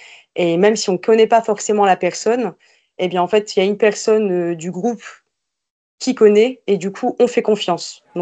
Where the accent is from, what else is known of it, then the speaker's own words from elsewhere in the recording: Hauts-de-France, France; j'ai 27 ans, je viens des Hauts-de-France.